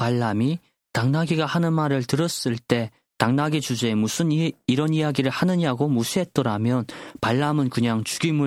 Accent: North Korea; 저희 고향 북조선

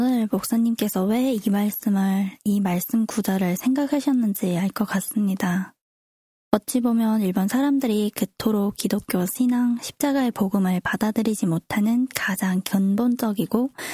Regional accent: North Korea; now in South Korea; 저희는 북조선에서 나서 자라왔고 이제 남조선에 와서 살면서

